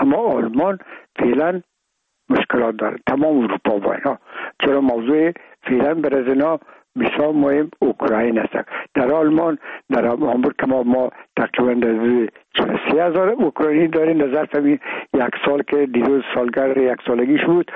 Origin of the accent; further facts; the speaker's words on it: Afghanistan; و میگم ما افغان هستیم